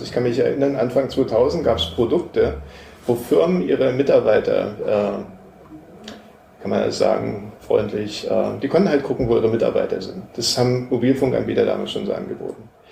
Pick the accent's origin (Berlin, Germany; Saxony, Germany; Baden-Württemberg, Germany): Saxony, Germany; Dresden; Also ich bin hier in Dresden aufgewachsen